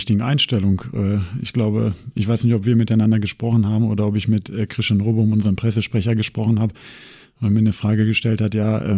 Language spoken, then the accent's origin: German; North Rhine-Westphalia, Germany; ich bin ja aus dem Ruhrgebiet